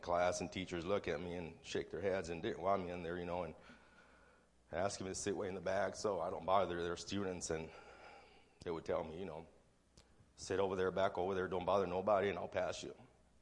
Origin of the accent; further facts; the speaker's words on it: Texas, United States; I'm going to tell you how God changed my life. I was born and raised in Texas.